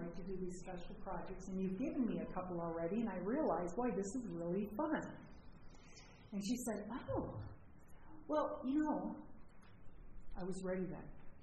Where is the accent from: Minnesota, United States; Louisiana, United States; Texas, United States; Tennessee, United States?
Minnesota, United States; I'm from Minnesota